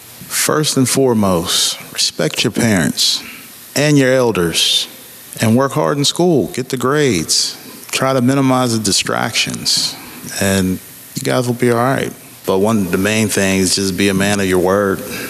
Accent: Hazelwood, United States; I was born January 23rd, 1976, and I was born and raised in Hazelwood.

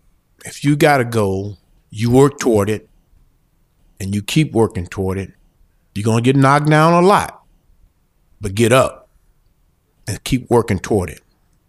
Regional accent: Cleveland, Mississippi, United States; I grew up in Cleveland, Mississippi. It's a small town.

